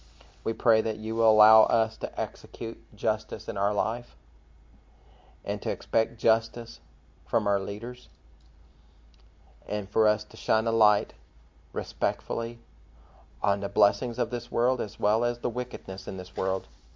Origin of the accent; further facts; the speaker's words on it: Texas, United States; Heavenly Father, Lord, we're American. We're Texans.